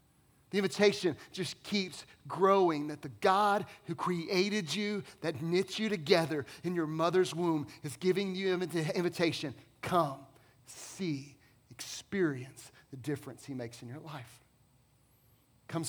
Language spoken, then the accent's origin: English; Dallas, Texas, United States; I grew up in Dallas-Fort Worth, 1.5 hours away in Waco, Texas, is Baylor University.